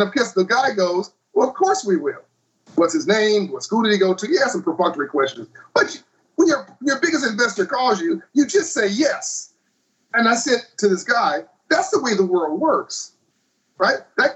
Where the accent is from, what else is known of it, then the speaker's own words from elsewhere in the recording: Compton, California, United States; I grew up in Compton, California. The only skyscraper in Compton, Dan, was the courthouse.